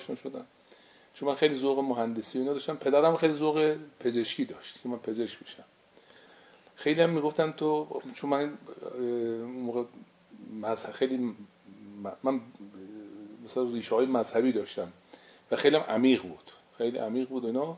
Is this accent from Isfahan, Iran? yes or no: no; Tehran, Tehran Province, Iran; born there; 66 سالم داره، خرداد آینده میرم تو 67 سال. متولد تهران هستم، خیابان شکوفه. پدرم از سیتش آشتیانی است، مادرم آشتیانی و گرکانی است